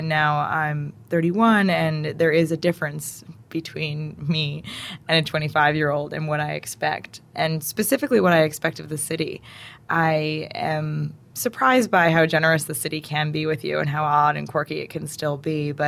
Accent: White Plains, New York, United States; I am from White Plains, which is the sort of southern region of Westchester County.

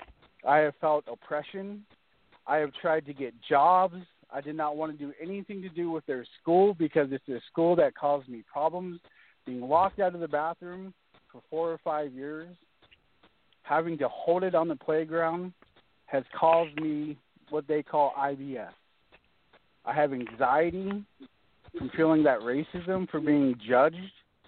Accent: Oregon, United States; growing up in Oregon, okay? I fought every day for 30 years. I'm 35. Like I said, I moved there when I was 5.

